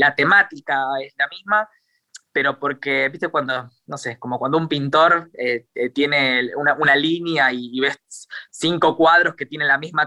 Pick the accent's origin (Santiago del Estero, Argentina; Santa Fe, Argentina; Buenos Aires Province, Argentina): Buenos Aires Province, Argentina; Ramos Mejía; volvíamos a casa en Ramos Mejía, de donde soy yo